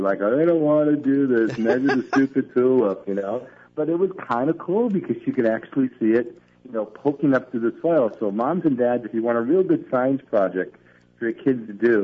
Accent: New York City, New York, United States; I grew up in New York City, so we had like 8 tulips in the front of the house

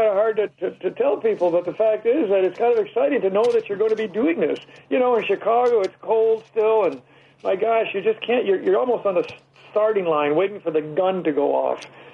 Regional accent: Montreal, Quebec, Canada; I grew up in Canada, so I grew up in Montreal, so I do know cold, I do know snow, and I do know winter.

